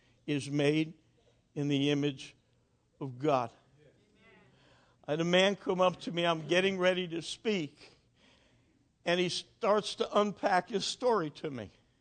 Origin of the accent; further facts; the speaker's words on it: New Jersey, United States; Remember, I'm from New Jersey. I'm a little strange.